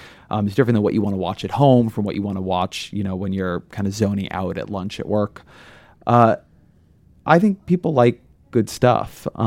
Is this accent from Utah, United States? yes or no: no; California, United States; I come from California.